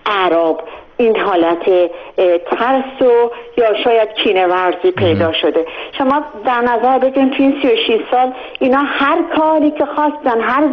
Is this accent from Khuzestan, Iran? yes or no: yes; Ahvaz, Khuzestan, Iran; من خودم خوزستانی هستم و تمام تا 18-19 سالگی در اهواز بزرگ شدم و تابستونا ما برای فرار از گرمای خوزستان به تهران می اومدیم.